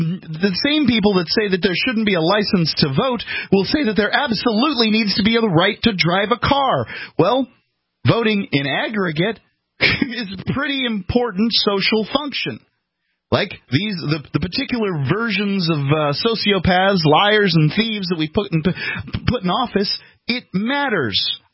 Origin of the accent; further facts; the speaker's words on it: the South, United States; Right, and I'm from the South, indeed.